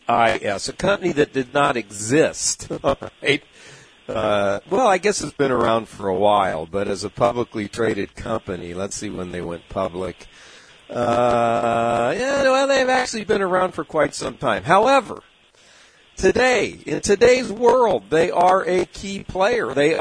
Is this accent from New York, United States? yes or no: no; San Diego, California, United States; accent: San Diego; Well, I don't have much of a Vermont accent. I'm from Southern California with a San Diego accent, if there is such a thing.